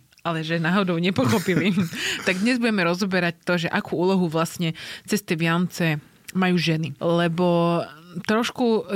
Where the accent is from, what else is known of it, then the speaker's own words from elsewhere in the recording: Žilina, Žilina Region, Slovakia; A je len náhoda, že som zo Žiliny.